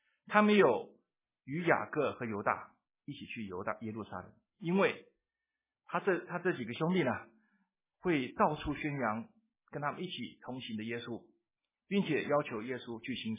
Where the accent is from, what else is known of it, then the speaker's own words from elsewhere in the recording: China; also born or lived in United States; 我们中国人什么要面子，要面子是为什么？保全自己